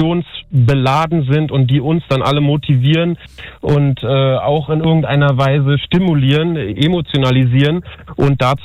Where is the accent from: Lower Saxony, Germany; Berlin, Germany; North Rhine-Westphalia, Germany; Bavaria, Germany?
Berlin, Germany; Also ich bin auch echter Berliner und bin hier aufgewachsen